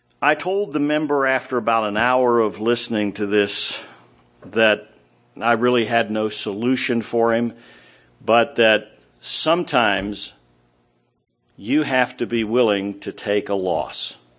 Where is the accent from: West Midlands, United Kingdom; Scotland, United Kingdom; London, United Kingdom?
Scotland, United Kingdom; I mean, I'm Scottish, you know.